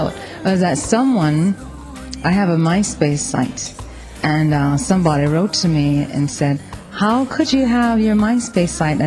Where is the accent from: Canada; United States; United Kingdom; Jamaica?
Jamaica; I am a Jamaican, and I am a singer.